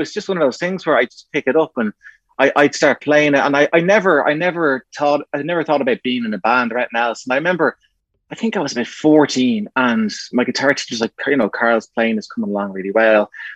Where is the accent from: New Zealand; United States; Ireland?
Ireland; Bray, County Wicklow; I'm from Bray, and it was a cool little shop.